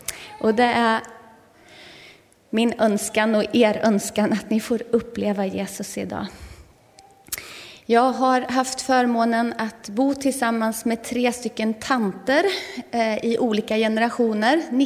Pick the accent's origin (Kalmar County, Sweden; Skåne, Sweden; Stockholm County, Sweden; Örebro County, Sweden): Örebro County, Sweden; Karlskoga; now in Lundsbrunn, Sweden; Så jag kommer från Karlskoga, men bor nu i Västergötland, i Lundsbrunn. Ja, och är nygift där också.